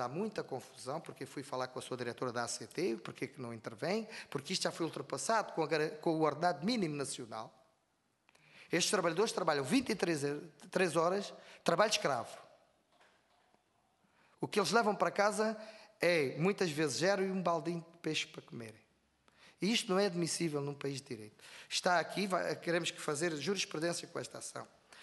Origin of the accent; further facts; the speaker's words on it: Faro, Algarve, Portugal; also born or lived in Fuzeta / Olhão; no meu Algarve, na minha terra, que eu sou da Fuzeta, nasci na Fuzeta, fui criado em Faro e em Olhão, da minha zona de infância